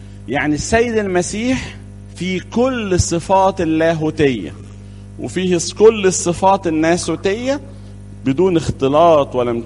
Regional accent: Upper Egypt, Egypt; فوق عندنا في الصعيد على اساس ان الصعيد دماغهم ناشفة

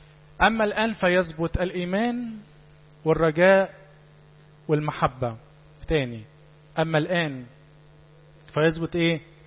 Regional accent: Upper Egypt, Egypt; كلنا بنتولد بالفطرة، مكتوب في بضايقنا مسيحيين، اهالينا عندنا في الصعيد

